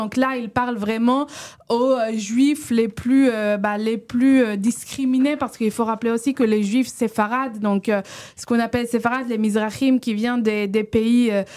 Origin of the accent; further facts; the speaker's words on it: Haifa, Haifa District, Israel; Je peux vous dire, je viens de Haïfa.